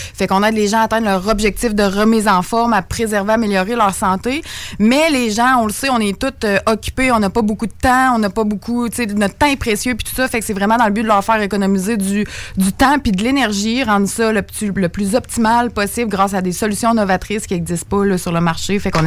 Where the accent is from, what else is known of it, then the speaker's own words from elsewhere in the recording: Saint-Henri, Quebec, Canada; Moi je viens de Saint-Henri juste à côté, puis il y avait pas de gym.